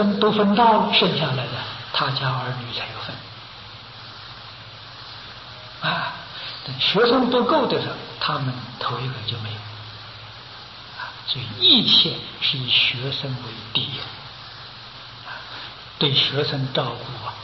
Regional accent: China; 释迦牟尼佛住世八十年，我们中国人算虚岁吧，有八十岁啊。

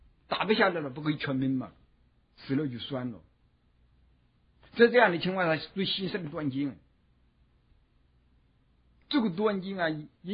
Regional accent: China; 所以我们中国人啊，一乱起来的时候，他什么样古代的文化，或者什么他不顾的

